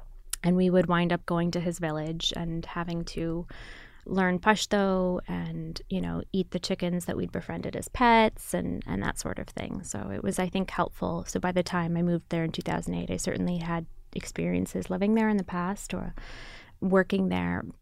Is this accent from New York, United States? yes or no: no; Grand Rapids, Michigan, United States; I grew up in Grand Rapids, Michigan.